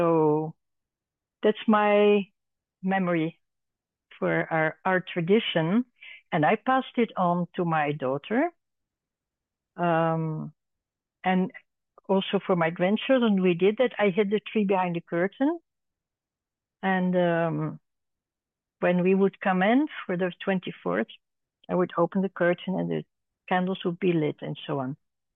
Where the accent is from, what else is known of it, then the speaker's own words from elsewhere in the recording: Netherlands; English is a second language; I'm from Holland, but my family is German and part English.